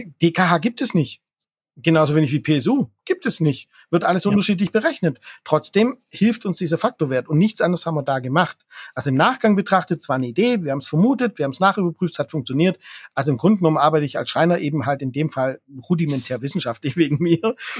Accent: Baden-Württemberg, Germany; für mich als Schwabe natürlich

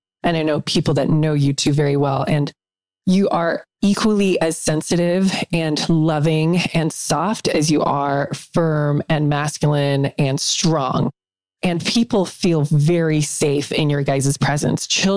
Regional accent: South Africa; I grew up in South Africa

